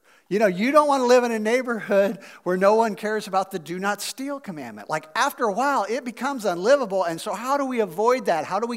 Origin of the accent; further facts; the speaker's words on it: Missouri, United States; I'm from Missouri, so I can say cuss somebody.